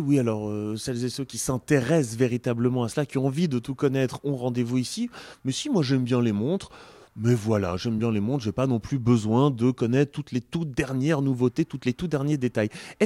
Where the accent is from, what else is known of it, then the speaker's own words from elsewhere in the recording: Geneva, Switzerland; Je trouve qu'en tant que Genevois, finalement, on a l'habitude d'avoir de l'horlogerie à côté de chez nous.